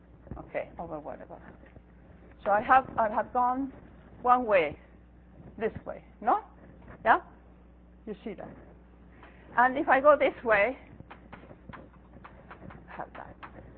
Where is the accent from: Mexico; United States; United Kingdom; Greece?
Greece; English is a second language; I come from Greece, excuse me, I don't know how that one's called.